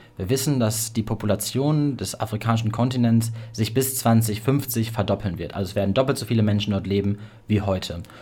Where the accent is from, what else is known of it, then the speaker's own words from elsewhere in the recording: North Rhine-Westphalia, Germany; now in Göttingen, Germany; auch in meiner Heimatregion des Ruhrgebiets